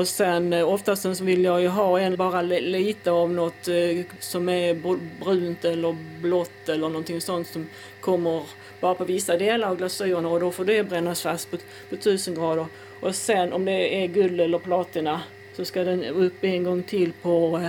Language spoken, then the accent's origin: Swedish; Ängelholm, Skåne, Sweden; för jag är från Ängelholm.